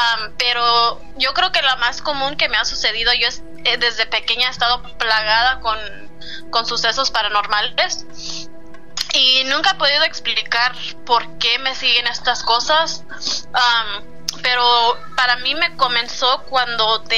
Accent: Houston, Texas, United States; Yo soy de aquí de Houston, pero mis papás son de Zacatecas y mi mamá es de Michoacán.

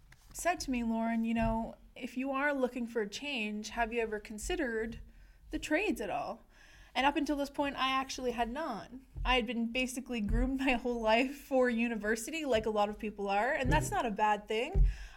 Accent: Gaspé, Quebec, Canada; now in Moncton, Canada; Oh, so I currently live in Moncton, New Brunswick, but I, similar to yourself, am originally from the Gaspé Coast, specifically Gaspé, the city, as well as I am a member of Gaspé First Nation.

